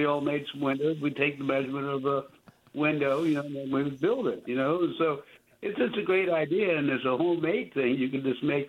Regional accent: Cincinnati, Ohio, United States; now in Wisconsin, United States; I'm from Cincinnati, but I've lived in northern Wisconsin for a long time, right on the bay here, a beautiful area.

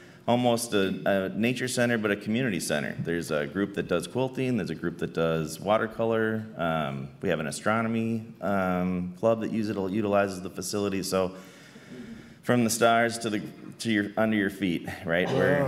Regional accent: Eau Claire, Wisconsin, United States; and I grew up in Eau Claire. This was my nature center. I've been coming here for my whole 43 years.

